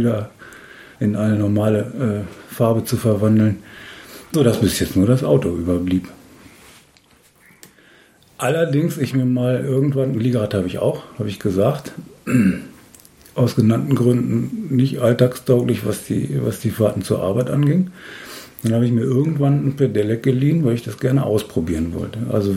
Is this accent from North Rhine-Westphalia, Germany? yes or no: yes; North Rhine-Westphalia, Germany; born there; now in Hannover, Germany; bin zwar gebürtiger Westfaler, jetzt aber in Hannover gelandet. Fast 50 Jahre mittlerweile, 3 Kinder.